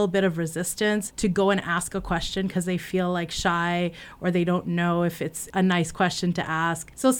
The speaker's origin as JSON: {"language": "English", "country": "Canada", "also_born_or_lived": "Chicago", "lives_now": "Springfield, United States", "said": "I am originally from Canada, but I've lived in Chicago for almost 20 years, and then I moved here to Springfield about 4 years ago."}